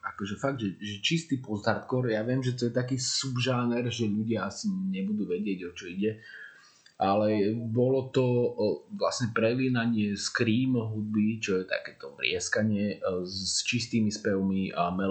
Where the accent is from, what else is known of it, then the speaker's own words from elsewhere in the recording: Leopoldov, Trnava Region, Slovakia; keď som doma v Leopoldove u našich, tak vidím pred barák a zapalím si a vidím svet.